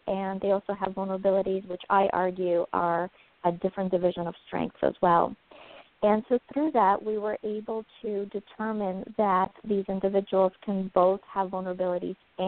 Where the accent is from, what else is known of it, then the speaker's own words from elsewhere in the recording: Ukraine; now in United States; I was born in Ukraine. I was exposed to Chernobyl radiation growing up. My family and I were able to immigrate to the United States as refugees.